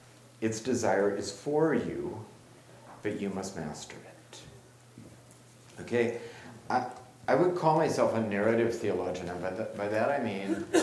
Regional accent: South Dakota, United States; I told you I'm from South Dakota

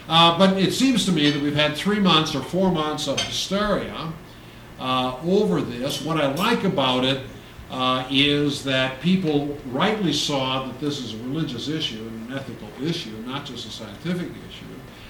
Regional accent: California, United States; California, my home state, they had some bills proposed to outlaw cloning

